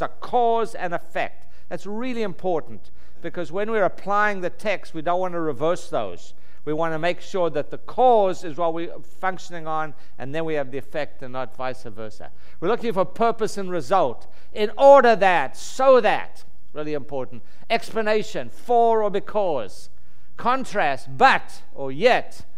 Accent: South Africa; I was raised in South Africa

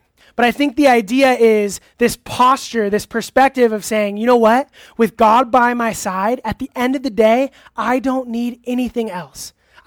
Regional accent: California, United States; Growing up in Orange County, I know for me personally, was actually really challenging.

